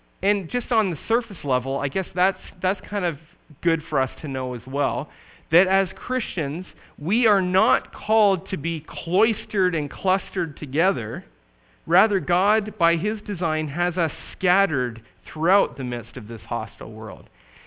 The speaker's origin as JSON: {"language": "English", "country": "Canada", "moved": "yes", "lives_now": "United States", "said": "It was strange to me as a Canadian coming into this country to know that some of my classmates were carrying a gun on them."}